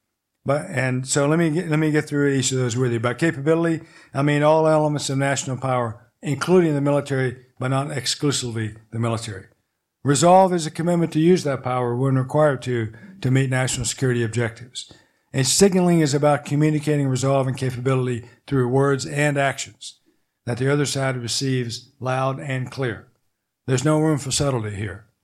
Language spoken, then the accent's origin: English; Tennessee, United States; Because I'm from Tennessee, if you can't tell already, I'm sometimes accused of simplifying the complex into something that's easier to understand.